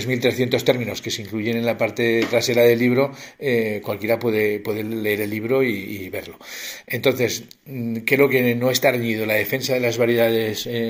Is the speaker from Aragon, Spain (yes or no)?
yes; Aragon, Spain; accent: Somontano Aragonese; first language Aragonese; las historietas están redactadas en mi lengua materna, que es el aragonés del somontano. Es un aragonés bastante castellanizado en nuestro caso, pero es la variedad del somontanés.